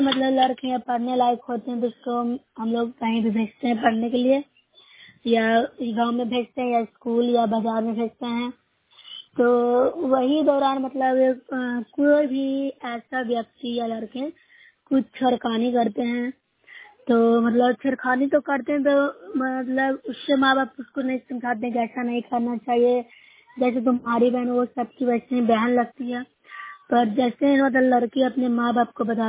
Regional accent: Bihar, India; मैं नौसरा ब्लॉक से हूँ, जिला नालंदा के निवासी हूँ।

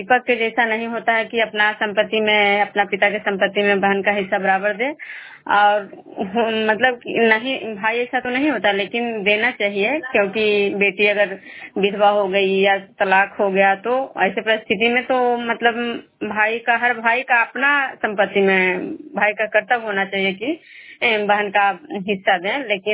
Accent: Vishnupur, Bihar, India; मैं विष्णुपुर ग्राम खुदरा पंचायत नालंदा जिला नगर नवसा प्रखंड के निवासी हूँ।

